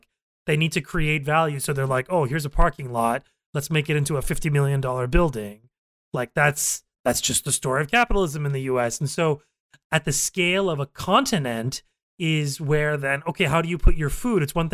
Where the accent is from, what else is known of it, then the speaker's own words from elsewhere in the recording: Canada; because I grew up in Canada too, and I didn't get America until like I had lived there